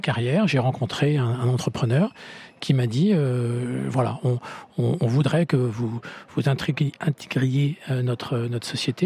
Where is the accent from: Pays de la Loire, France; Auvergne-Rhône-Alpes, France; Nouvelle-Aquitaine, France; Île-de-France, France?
Pays de la Loire, France; Nantes; born there; Alors, je suis un homme de l'Ouest. Effectivement, je suis né à Nantes et j'ai fait mon parcours entrepreneurial à Nantes.